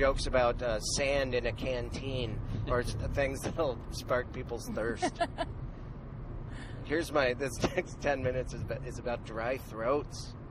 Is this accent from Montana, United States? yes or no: yes; Missoula, Montana, United States; And you and I, in September, are going to be in Missoula, Montana, my hometown. That'll be great. My dad says hi.